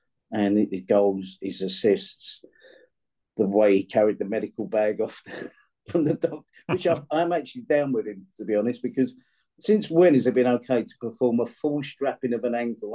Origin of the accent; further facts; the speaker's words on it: England, United Kingdom; And it's always amazes me because of being English and being involved in English football in my life that they take it so serious.